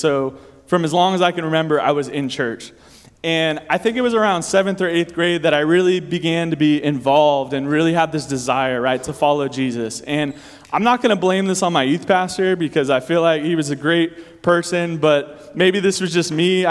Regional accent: United States; growing up in America, I never even thought about that, right?

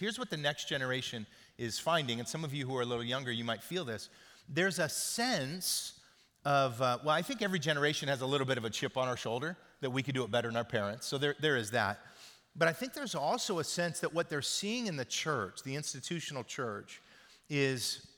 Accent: Oklahoma, United States; Like if you look at my genetic makeup, you go, oh, you're from Oklahoma. Yeah, but look deeper. I'm not just from Oklahoma. I'm from Northern England.

